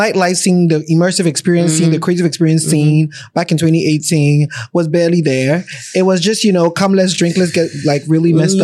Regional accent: Ghana; growing up in Ghana, like we didn't call ourselves black.

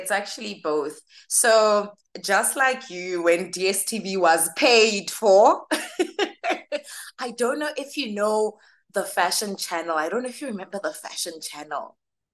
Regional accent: Botswana; born there; then I was born in Botswana.

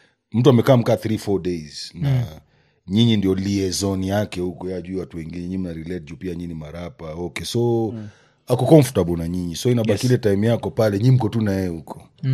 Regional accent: Kenya; Kwanza hata sisi tukienda huko wanajua tumetoka Kenya

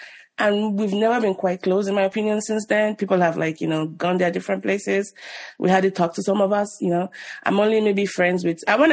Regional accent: Nigeria; moved away as an adult; now in United States; Oh, I was born in Nigeria in the 80s. And I left when I was 25. I moved to the US in 2011.

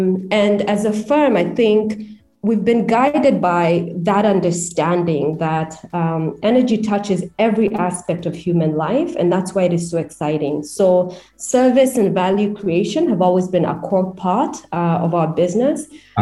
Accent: Kenya; given that I am from Kenya

